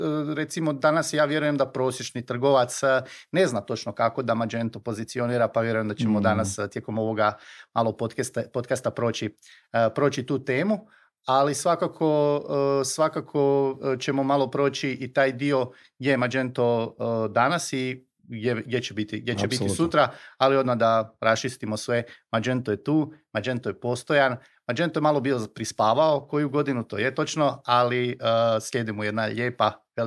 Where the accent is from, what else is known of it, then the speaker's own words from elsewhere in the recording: Osijek, Osijek-Baranja County, Croatia; evo, dolazim iz Osijeka